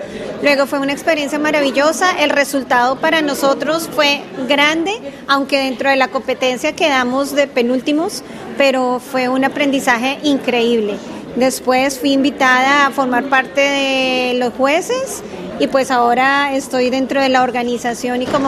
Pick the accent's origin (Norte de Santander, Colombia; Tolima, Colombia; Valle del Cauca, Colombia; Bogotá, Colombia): Bogotá, Colombia; born there; que es la altitud que tiene la ciudad donde yo nací. En ese momento éramos 4 personas, primera vez que venían colombianos